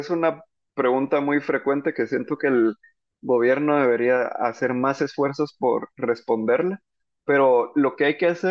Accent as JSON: {"language": "Spanish", "country": "Guatemala", "said": "nos pertenece a todos como guatemaltecos"}